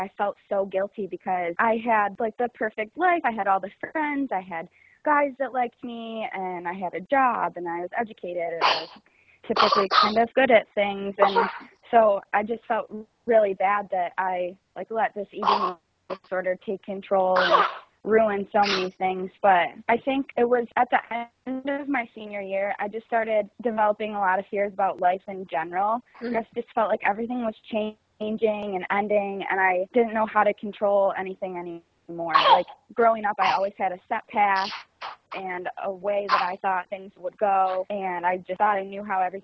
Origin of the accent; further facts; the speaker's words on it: Rochester, New York, United States; I will be 27 in March, and I just moved back to my hometown in Rochester, New York. I grew up here.